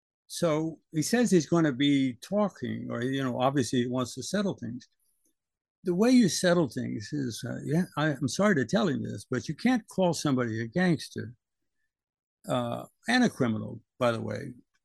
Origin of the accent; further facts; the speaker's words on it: Sacramento, California, United States; And I'm from Sacramento too. I spent time on the streets of Sacramento. We have a street proverb in Sacramento.